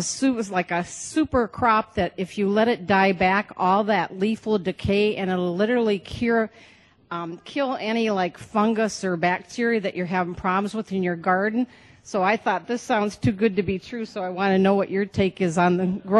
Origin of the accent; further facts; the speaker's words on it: Ashland, Wisconsin, United States; I'm from Ashland, Wisconsin.